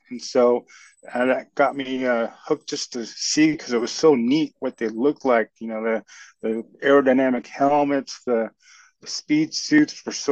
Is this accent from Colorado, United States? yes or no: yes; Durango, Colorado, United States; I grew up in Durango. That's where I learned how to ski, basically, when I was 3 years old.